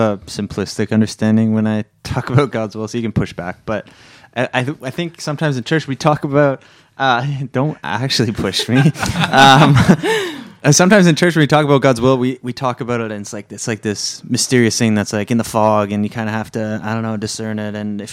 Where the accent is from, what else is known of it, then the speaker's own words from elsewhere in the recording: Ontario, Canada; No, I'm from Ontario. I went to school in Saskatchewan.